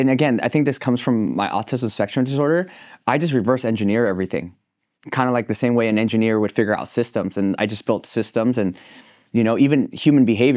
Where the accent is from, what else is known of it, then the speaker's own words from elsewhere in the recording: Riverside, California, United States; I grew up in Riverside, California. I went to Arlington High School. So there wasn't a lot of Asian kids, right?